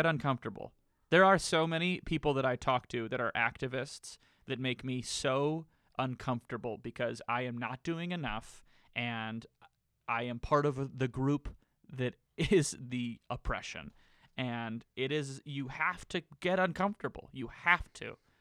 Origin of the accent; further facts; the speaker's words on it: Michigan, United States; I was wearing Detroit gear, I'm from Michigan